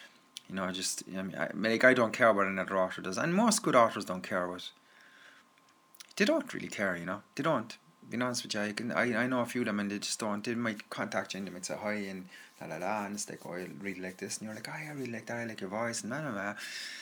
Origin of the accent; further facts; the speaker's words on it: Ireland; So as being an Irish person, it would be fairly good, I would say.